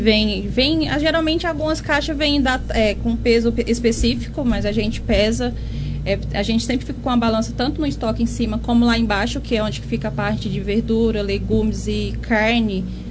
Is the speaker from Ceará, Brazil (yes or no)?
yes; Lavras da Mangabeira, Ceará, Brazil; Eu sou do interior, é uma cidade chamada Lavras da Mangabeira.